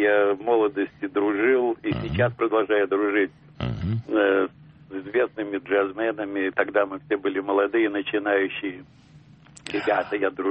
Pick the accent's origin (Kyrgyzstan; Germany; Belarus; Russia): Russia; Saint Petersburg; born there; Родился в Ленинграде, это правда.